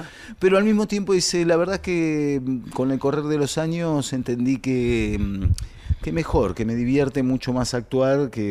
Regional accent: Buenos Aires, Argentina; born there; Yo nací acá en Buenos Aires, pero de familia uruguaya. Yo soy un uruguayo honorario, digamos. Soy el primer argentino

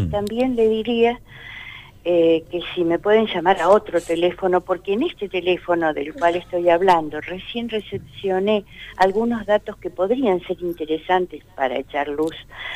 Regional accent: Zapala, Neuquén, Argentina; born there; now in Bahía Blanca, Argentina; yo nací en Zapala, así que mi lugar de origen es ese. Pero aquí estoy en Bahía Blanca con mi esposo

